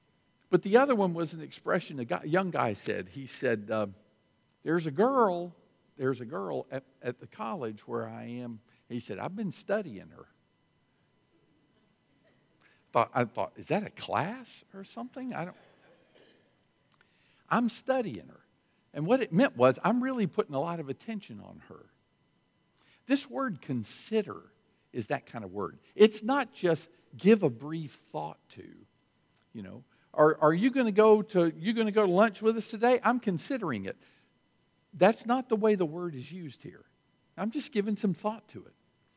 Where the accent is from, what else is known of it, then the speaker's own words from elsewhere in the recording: the South, United States; and I'm from the South. I grew up in the South, but in Mississippi, they're deep South, and they have expressions that I'd never heard before.